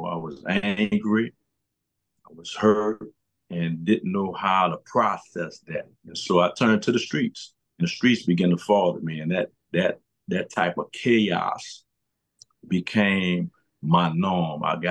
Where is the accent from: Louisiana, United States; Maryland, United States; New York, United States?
Louisiana, United States; New Orleans; Well, I come from New Orleans, Louisiana. Grew up in a very, very poverty-stricken area.